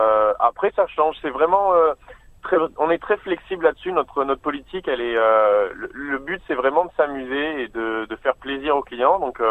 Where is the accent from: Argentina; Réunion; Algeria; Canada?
Réunion; moved away as an adult; Dès que j'ai fini high school à la Réunion, donc moi je viens de l'île de la Réunion qui est une petite île française proche de Maurice dans l'océan Indien et on n'a pas beaucoup d'universités.